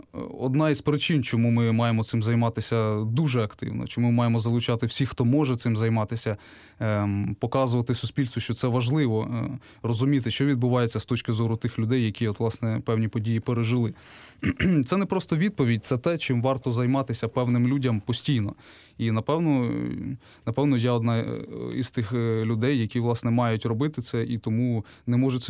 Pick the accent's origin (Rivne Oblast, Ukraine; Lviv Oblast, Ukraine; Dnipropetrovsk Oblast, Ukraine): Dnipropetrovsk Oblast, Ukraine; Kryvyi Rih; я сам з Кривого Рогу